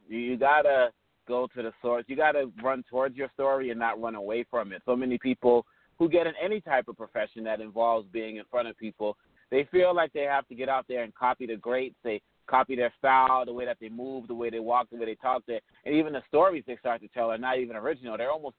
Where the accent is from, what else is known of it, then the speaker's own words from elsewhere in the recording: United States; accent: American; As you can hear, my accent is an American accent, but my parents are from Congo in Central Africa. So growing up in the States, you know, 80s and 90s